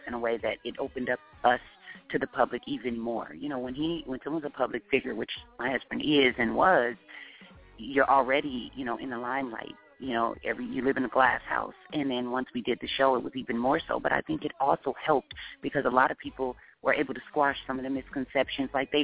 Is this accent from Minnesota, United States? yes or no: no; Seattle, Washington, United States; now in Los Angeles, United States; You know, I'm from Seattle, Washington, and you know, being out here in LA is always, you know, a blast for me. We've been out here a few years now, and it's like my second home.